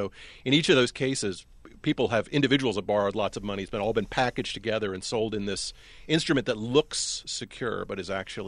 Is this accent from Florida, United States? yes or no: yes; Sanford, Florida, United States; also born or lived in Miami; I am a Floridian, actually. I was raised in Florida, raised in Sanford, and lived in Miami for a while.